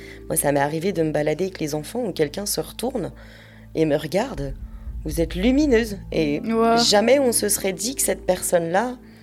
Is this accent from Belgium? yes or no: no; Grand Est, France; Enfin, moi, j'aurais pas pu, sachant que j'ai grandi dans les Vosges.